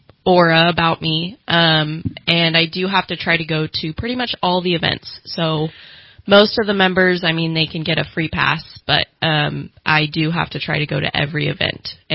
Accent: Anderson, United States; So I'm 21 years old. I was born and raised in Anderson, and I still live there.

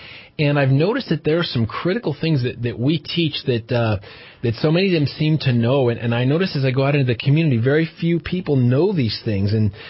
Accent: California, United States; now in Redding, United States; My wife and I moved here. She was raised here. I was raised in the Bay Area.

